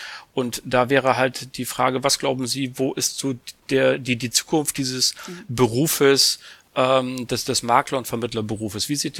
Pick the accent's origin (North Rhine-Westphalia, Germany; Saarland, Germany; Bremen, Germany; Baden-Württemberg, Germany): Bremen, Germany; Also wie Herr Kieper bin ich ja Bremer